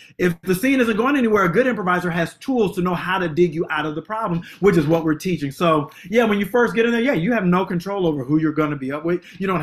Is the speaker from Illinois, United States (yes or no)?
yes; Kankakee, Illinois, United States; Small town called Kankakee, Illinois.